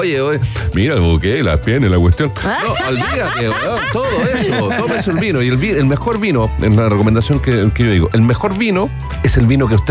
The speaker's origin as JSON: {"language": "Spanish", "country": "Chile", "said": "Esa es los que más vinos venden. Y a la seguidita viene Chile. Nosotros somos una potencia"}